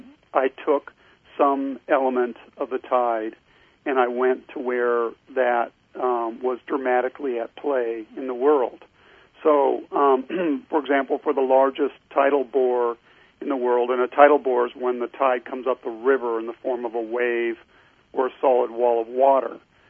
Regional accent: California, United States; I'm a sailor and a surfer, and I grew up on the California coast doing those things

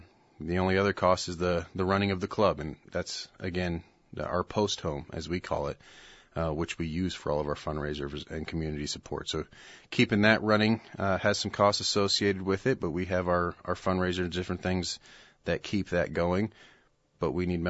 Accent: Morris, Illinois, United States; I grew up back in Morris, Illinois, I grew up around the VFW.

